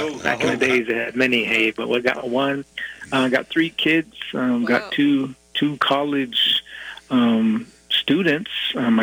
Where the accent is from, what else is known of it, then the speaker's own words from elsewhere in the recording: Crow Agency, Montana, United States; also born or lived in Seattle; now in Billings, United States; I just grew up in Crow, you know, Crow Agency. I was born in Seattle, but grew up in Crow, you know, with the people there. And it's just home, and life is good. We live in Billings now.